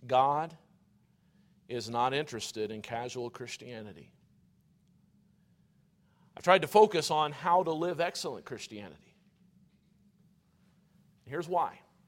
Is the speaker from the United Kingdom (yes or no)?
no; Missouri, United States; Mississippi River, I grew up in Missouri, you're right next to it.